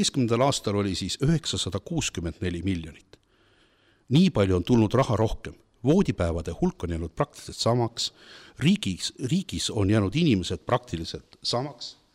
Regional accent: Armenia; now in Estonia; Aga mina olen ka ju tegelikult, ma olen Armeenia tüdruk, ma olen lõpetanud Moskva riikliku ülikooli, ma tulin siia pediaatrin

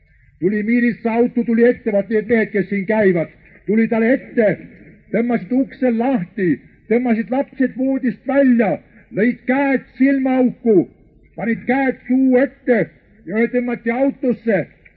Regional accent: Narva, Ida-Viru County, Estonia; Kallid sõbrad, ma olen eestlane. Täpselt päritolu ei tea, aga siis kui olen eestlane. Enne seda olin poisik, elasin Narvas.

